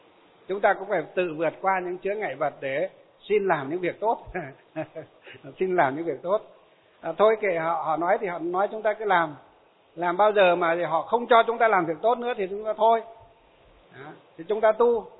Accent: Hòa Bình, Vietnam; bác bí thư tỉnh ủy tỉnh Hòa Bình của quê hương của tôi nhé

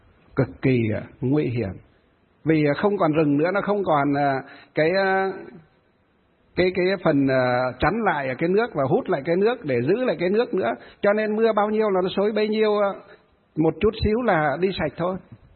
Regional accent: Hòa Bình, Vietnam; Quê hương của tôi trên Hòa Bình, tôi nói mấy lần với các bác lãnh đạo ở tỉnh, ở huyện, cứ dọc hai bên ven đường là cái dãy núi nó đẹp như thế.

